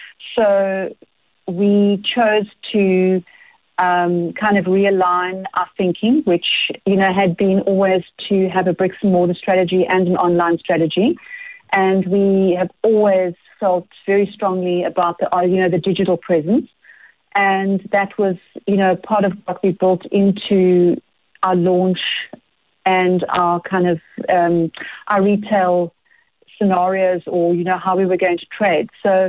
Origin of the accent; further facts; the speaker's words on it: South Africa; then we are South African